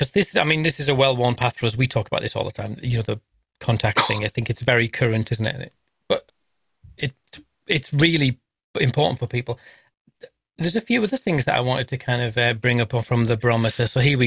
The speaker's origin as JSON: {"language": "English", "region": "England", "country": "United Kingdom", "said": "I'm English and I'm proud."}